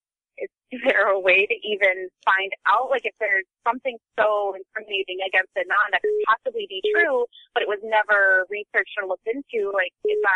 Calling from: Sacramento, California, United States; I'm calling from Northern California, Sacramento area.

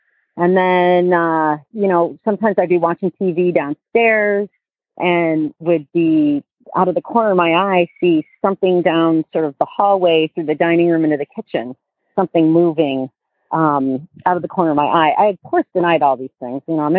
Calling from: Burlington, Vermont, United States; I'm calling from Burlington, Vermont.

